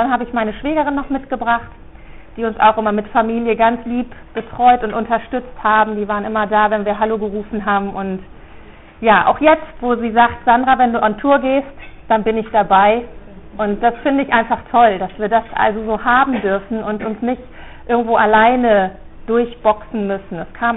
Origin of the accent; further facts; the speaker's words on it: North Rhine-Westphalia, Germany; einmal war ich in Hessen, einmal bei uns in Nordrhein-Westfalen.